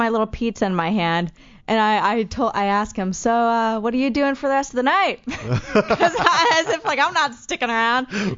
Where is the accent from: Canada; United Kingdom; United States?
United States; Pennsylvania; Well, I'm a Steelers fan because I'm from Pennsylvania